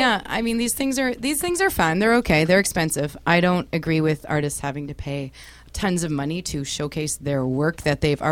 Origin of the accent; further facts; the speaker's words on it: Toronto, Ontario, Canada; The Burdock in Toronto on Wednesday, November 7th. That's my hometown CD release party.